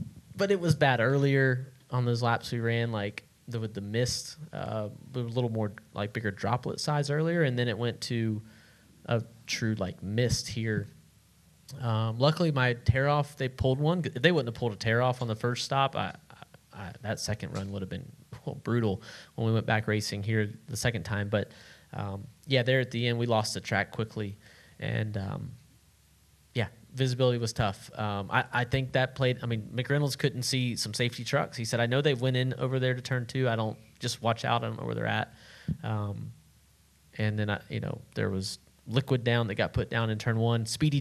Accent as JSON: {"language": "English", "region": "Florida", "country": "United States", "tie": "born or raised there", "said": "Okay, growing up in Florida, when we would have bonfires, I'm going to tell my parents here, there would be a big pile of brush, big pile of limbs."}